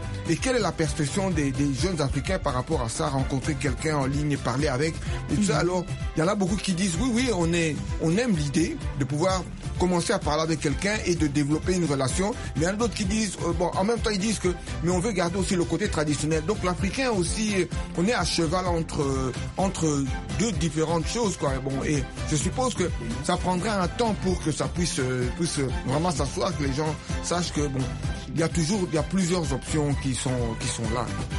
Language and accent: French; Belgium; born there; Écoute, moi, je suis né en Belgique.